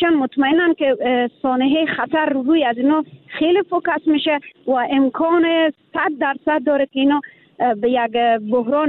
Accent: Afghanistan; now in Iran; به عنوان یک افغان

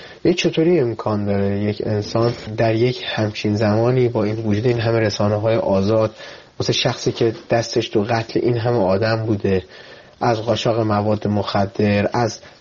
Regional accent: Iran; به عنوان یک ایرانی برای من جای سوال داره

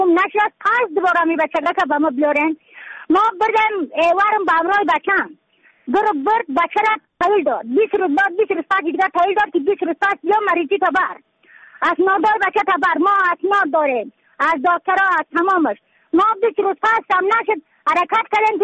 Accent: Badakhshan, Afghanistan; از بدخشان هستم، مرکز بدخشان، ولسوالی اصل پایان، قیره وینگ.

